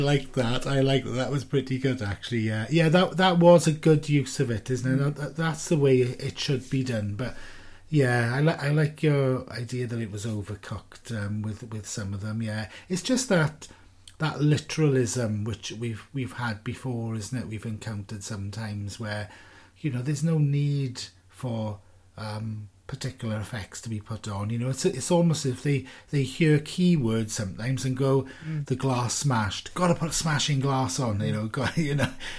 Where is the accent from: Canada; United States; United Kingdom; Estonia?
United Kingdom; Wales; I'm being Welsh.